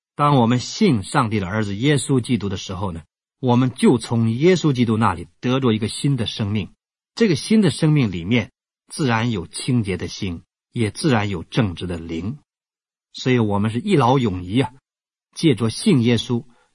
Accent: China; 我们中国人讲修养之道啊，修修养养啊

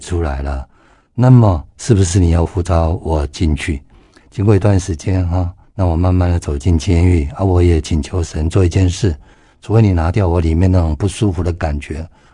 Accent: Sanchong, New Taipei, Taiwan; 我在三重长大，我今年46岁了，

